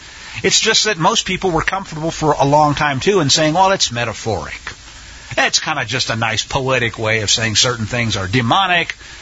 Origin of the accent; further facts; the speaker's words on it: Missouri, United States; I grew up in Missouri. There was a law on the books.